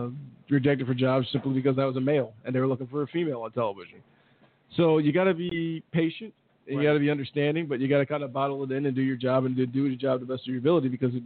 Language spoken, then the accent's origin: English; Nashville, Tennessee, United States; now in Tulsa, United States; Nashville.